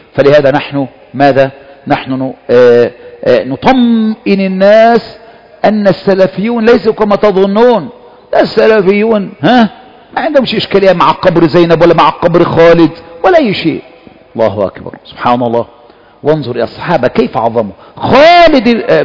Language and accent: Arabic; Egypt; والله أنا مصري أهو